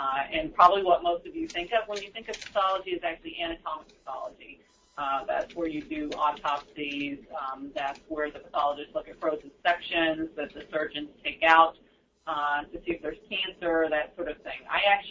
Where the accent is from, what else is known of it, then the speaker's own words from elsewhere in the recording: Oklahoma, United States; you mentioned I was from Oklahoma. I actually originally did a summer program as a high school student at the Oklahoma Medical Research Foundation